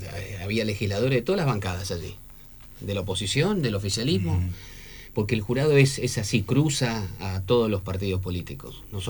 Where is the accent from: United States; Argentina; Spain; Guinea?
United States; soy norteamericano, así que es lo normal para nosotros.